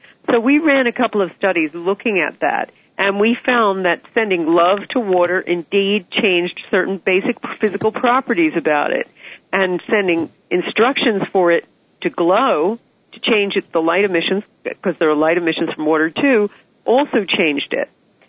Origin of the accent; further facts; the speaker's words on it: New Jersey, United States; moved away as an adult; now in United Kingdom; I'm American, and I'm a Jersey girl. I just married a Brit, and I moved over here 20-something years ago.